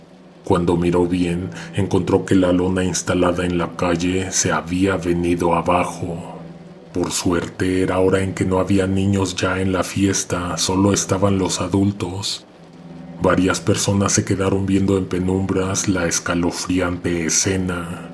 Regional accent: San Juan del Río, Querétaro, Mexico; Nosotros somos de San Juan del Río, pero como ella se fue a estudiar, prefirió rentar un departamento.

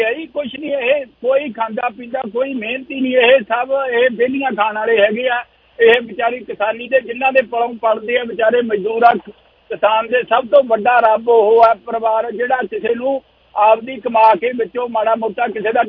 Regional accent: Punjab, India; ਮੈਂ ਦਮਦਮਾ ਸਾਹਿਬ ਮੇਰੇ ਨਾਲ ਬਿਲਕੁਲ ਹੀ ਪੈਂਦਾ, ਉੱਥੇ ਪਿੰਡ ਅਸੀਂ ਨਿੱਕੇ ਨਿੱਕੇ ਹੁੰਦੇ ਸੀਗੇ, ਵਿਸਾਖੀ ਦਾ ਮੇਲਾ ਲੱਗਦਾ ਸੀਗਾ

